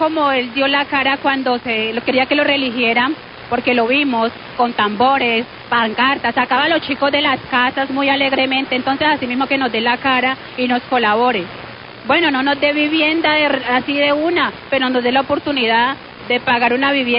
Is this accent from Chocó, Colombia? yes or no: yes; Chocó, Colombia; now in Cali, Colombia; Yo soy desplazada del litoral San Juan, Chocó.